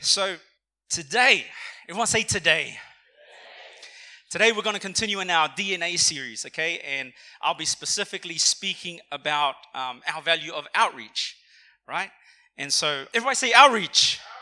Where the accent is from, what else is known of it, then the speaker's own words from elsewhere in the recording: Wellington, New Zealand; now in Brisbane, Australia; You know, I'm from Wellington, and I came away from the cold, the rain, the snow, to come to beautiful Brisbane, you know?